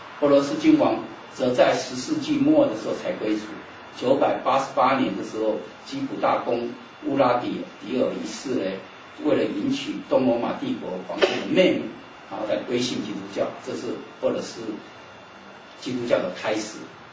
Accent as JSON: {"language": "Chinese", "country": "Taiwan", "tie": "born or raised there", "said": "回我们自己台湾生长的地方哦。我们从台湾来，应该要回台湾。"}